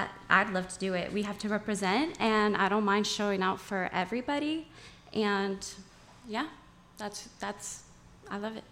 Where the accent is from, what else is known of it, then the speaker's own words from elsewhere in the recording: San Francisco, California, United States; born there; I was born here in San Francisco. Both my parents were Salvadorian immigrants, and I'm so proud to be Salvadorian.